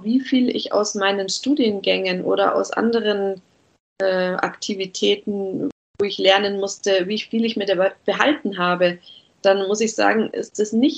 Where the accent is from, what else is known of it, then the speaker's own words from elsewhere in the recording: Miesbach, Bavaria, Germany; Ich wohne aktuell im schönen Oberbayern in Miesbach, in meiner Heimat.